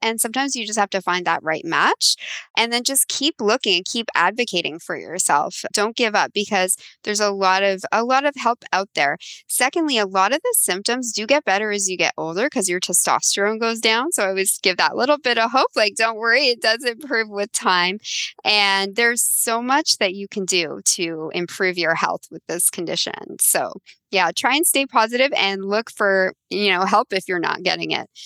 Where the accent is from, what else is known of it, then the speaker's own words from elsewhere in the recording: Toronto, Ontario, Canada; I grew up in Toronto and it's just such a multicultural city with so many different options.